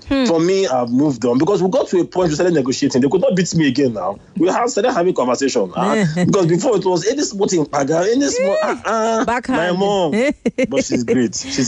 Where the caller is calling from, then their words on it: Jakarta, Indonesia; Jakarta, Indonesia.